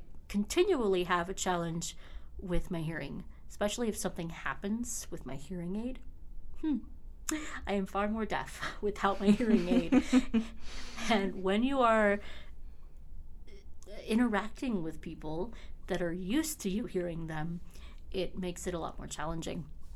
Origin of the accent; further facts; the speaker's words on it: Oregon, United States; All right, so I am originally from Oregon. I grew up in a large family, a very musical family